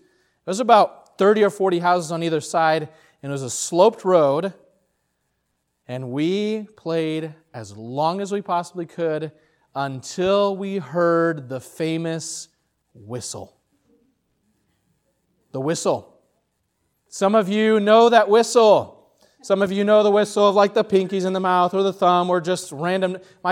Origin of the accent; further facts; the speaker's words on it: São Paulo, Brazil; moved away; Growing up in Brazil was very different than here.